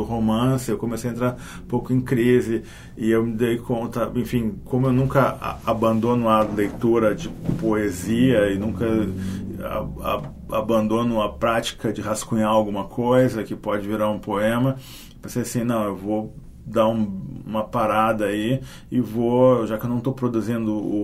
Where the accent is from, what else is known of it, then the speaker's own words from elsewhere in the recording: Porto Alegre, Rio Grande do Sul, Brazil; also born or lived in London / Rio de Janeiro; now in Garopaba, Brazil; eu que morei, né, nasci e me criei em Porto Alegre, e já morei em Londres e morei no Rio de Janeiro, agora morando em Garopaba, eu percebi um interior, uma rotina de interior do país que eu nunca tinha vivido.